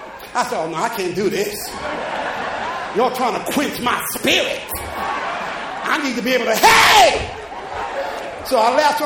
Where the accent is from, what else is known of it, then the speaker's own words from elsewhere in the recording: New Jersey, United States; He knew I was from New Jersey.